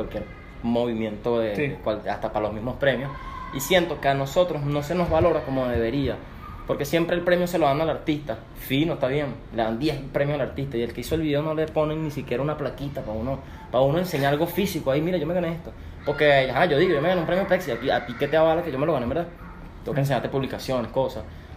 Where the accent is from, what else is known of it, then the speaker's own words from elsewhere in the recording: Venezuela; now in Colombia; No, yo soy internacional porque yo vengo de Venezuela, yo no soy aquí.